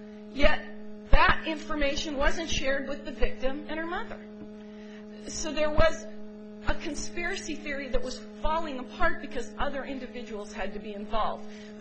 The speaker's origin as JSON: {"language": "English", "town": "Great Falls", "region": "Montana", "country": "United States", "said": "I'm from Great Falls, Montana."}